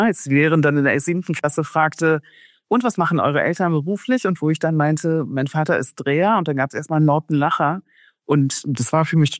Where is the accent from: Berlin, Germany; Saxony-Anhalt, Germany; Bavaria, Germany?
Berlin, Germany; Ich bin in West-Berlin aufgewachsen, wie du es so schön gesagt hast, in den 70ern. Und meine Eltern, also mein Vater kam als Gastarbeiter her, er war einer der Ersten. Das war 64, glaube ich.